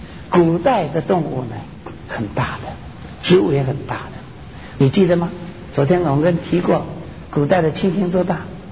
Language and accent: Chinese; Hong Kong; 我小的时候在香港半夜呢